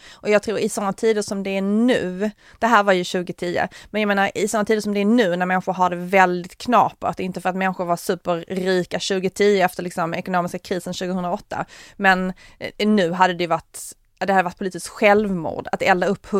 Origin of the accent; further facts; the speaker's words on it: Simrishamn, Skåne, Sweden; min hemkommun, Simrishamn.